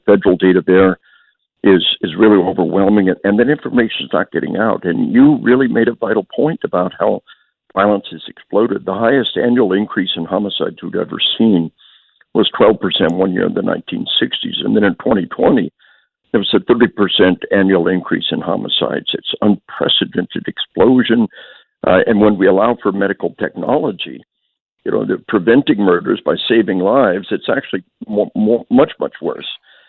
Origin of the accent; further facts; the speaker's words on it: Jonesboro, Arkansas, United States; You talked about my hometown of Jonesboro, Arkansas, March 1998.